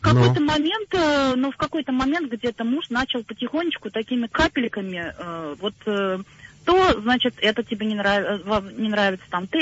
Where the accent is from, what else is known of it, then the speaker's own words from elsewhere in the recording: Moscow, Russia; я из Москвы.